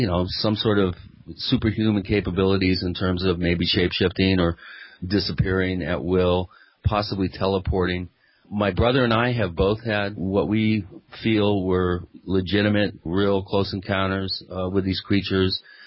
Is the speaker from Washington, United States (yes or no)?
yes; Seattle, Washington, United States; You know, it was still a newsworthy item in the Pacific Northwest. Of course, I grew up in the Seattle area.